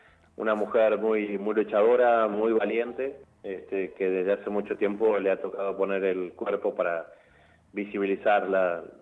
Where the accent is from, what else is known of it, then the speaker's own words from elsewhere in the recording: Argentina; sigo siendo el único argentino que fue a ese lado